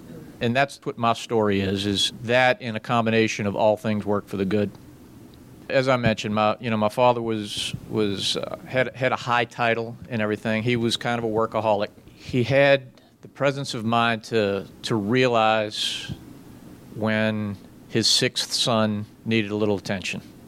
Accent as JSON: {"language": "English", "town": "New Orleans", "region": "Louisiana", "country": "United States", "tie": "born or raised there", "said": "I was born and raised in New Orleans."}